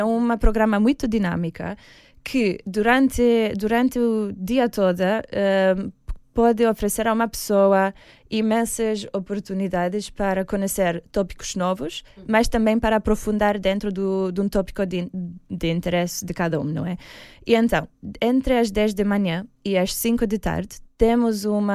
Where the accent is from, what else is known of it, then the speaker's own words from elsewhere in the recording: Romania; Portuguese is a second language; moved away as an adult; also born or lived in Milan, Italy; now in Portugal; Não, eu sou da Roménia, mas quando tive 18 anos mudei para Milão, em Itália, para fazer os meus estudos em finanças e economia.